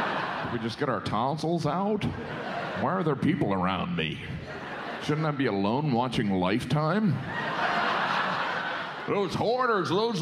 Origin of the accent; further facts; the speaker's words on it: United States; I finished it because I'm American, all right?